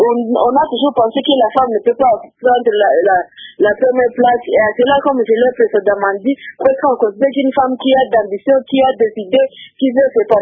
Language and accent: French; Goma, North Kivu, DR Congo; Chez nous, à Goma